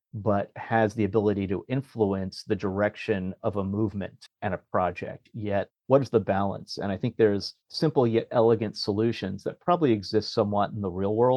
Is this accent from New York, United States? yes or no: yes; New York, United States; now in San Francisco, United States; Yeah, but I love New York. I'm from here. So even though I'm based in San Francisco, I'm from New York.